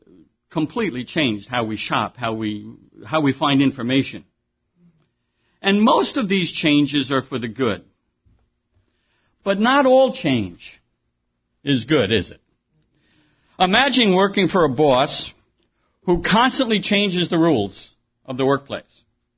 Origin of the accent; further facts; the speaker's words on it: Smithtown, New York, United States; But we did a lot of reminiscing about old times growing up in Smithtown. I grew right up here in Smithtown.